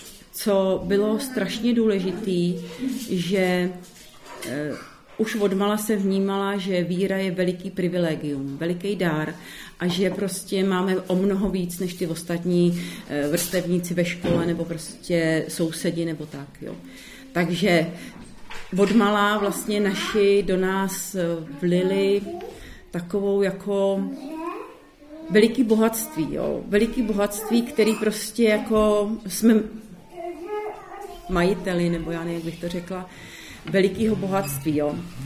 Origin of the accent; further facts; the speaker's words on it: Prague, Czechia; oba dva jsme Pražáci a vlastně manžel je z Libeňské farnosti a já z Davidský, nebo v podstatě od svatého Matěje, takže z Prahy 6.